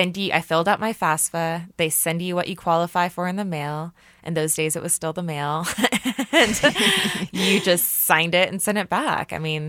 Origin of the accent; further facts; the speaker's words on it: Kansas City, Missouri, United States; So I guess I am a true millennial in the sense that I went out of state for college. I grew up here in Kansas City.